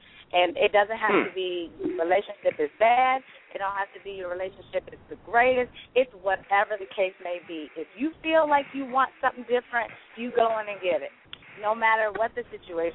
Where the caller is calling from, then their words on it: Newport News, Virginia, United States; I'm calling from Newport News, Virginia.